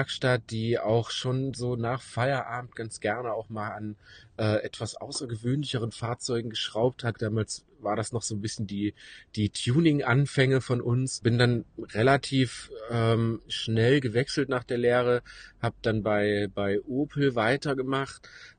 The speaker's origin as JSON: {"language": "German", "region": "East Germany", "country": "Germany", "said": "man muss dazu wissen, ich komme aus dem Osten"}